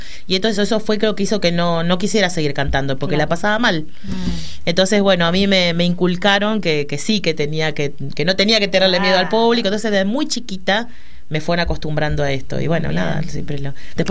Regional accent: Córdoba, Argentina; Yo soy cordobesa.

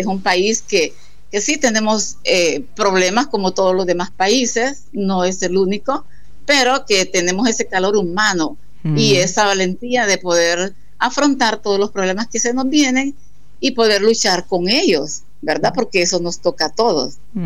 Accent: Balfate, Colón, Honduras; also born or lived in La Ceiba / Tegucigalpa; vengo de Balfate, vengo a La Ceiba, a la institución media.

